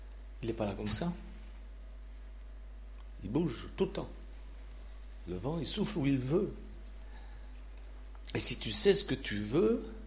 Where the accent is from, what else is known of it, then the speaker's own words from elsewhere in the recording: Switzerland; je suis suisse et je sais encore compter.